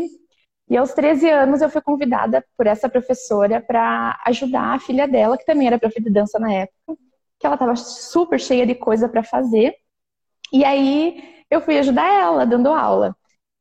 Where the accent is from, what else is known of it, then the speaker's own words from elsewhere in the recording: Frederico Westphalen, Rio Grande do Sul, Brazil; eu sou de Frederico Westphalen, no noroeste do Rio Grande do Sul. Tenho 30 aninhos, com uma carinha de 20.